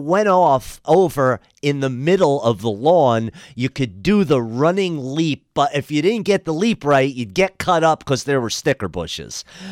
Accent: Wayne, New Jersey, United States; Our immediate neighbor in the house I grew up in on Brandywine Road in Wayne, New Jersey, were the Savakools. Now, as opposed, one of the first things I noticed in Oregon when I hit the shores was no basements, fences. That was not a thing back east.

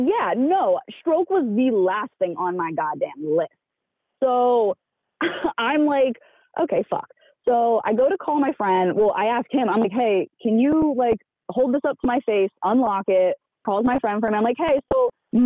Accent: Pennsylvania, United States; Yeah, I'm from the Philly area.

